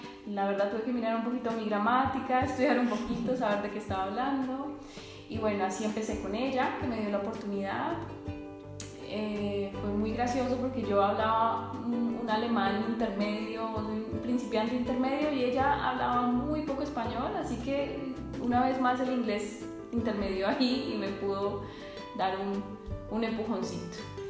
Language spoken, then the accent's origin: Spanish; Bogotá, Colombia; moved away; salí de Bogotá, una ciudad de, en esa época eran 7 millones de habitantes, y me mudé a un pueblo muy pequeño, que yo creo que tendría máximo 100 mil habitantes